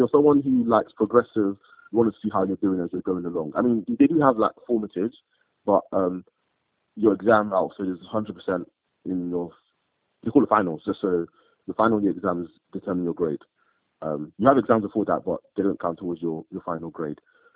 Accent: Nigeria; I grew up in Nigeria, and I saw potential go to waste for simply lack of resources.

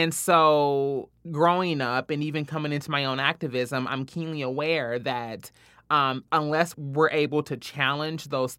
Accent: Louisville, Kentucky, United States; Yeah, so I'm from Louisville, Kentucky.

